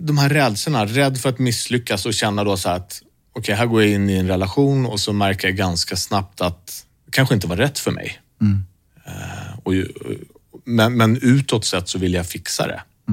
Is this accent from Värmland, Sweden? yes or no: no; Stockholm, Stockholm County, Sweden; jag är ute från Västerort. Längs gröna linjen